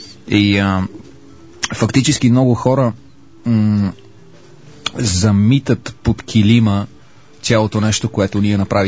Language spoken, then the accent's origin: Bulgarian; London, United Kingdom; аз като дете, като растях в Лондон